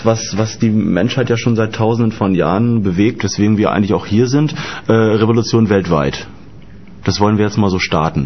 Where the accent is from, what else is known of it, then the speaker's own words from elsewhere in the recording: Berlin, Germany; Und das ist auch gut so, wie man bei uns in Berlin sagt.